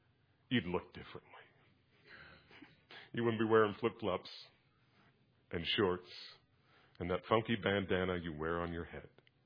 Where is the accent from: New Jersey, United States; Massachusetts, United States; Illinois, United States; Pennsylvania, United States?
New Jersey, United States; born there; You know where I was born? I was born in New Jersey.